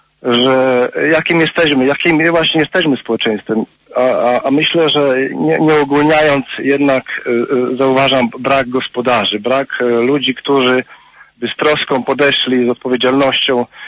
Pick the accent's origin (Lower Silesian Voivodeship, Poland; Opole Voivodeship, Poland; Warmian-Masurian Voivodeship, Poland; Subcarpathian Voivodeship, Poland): Subcarpathian Voivodeship, Poland; z Podkarpacia. Ja właśnie jadę z Niemiec.